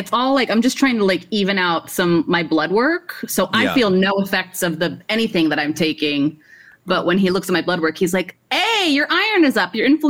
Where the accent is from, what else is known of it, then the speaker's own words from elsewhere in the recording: the South, United States; And, you know, I'm from the South, and so I like sweet tea.